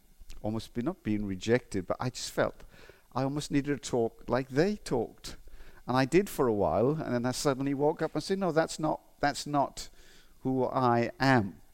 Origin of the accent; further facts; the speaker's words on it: Wales, United Kingdom; accent: Welsh; And my Welsh accent is not as strong as it was then.